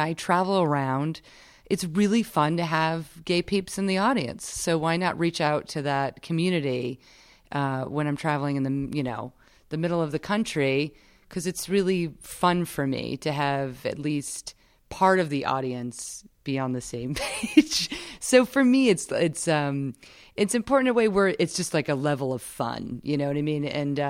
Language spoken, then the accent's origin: English; New York, United States; But my teams are New York teams because I'm a New Yorker.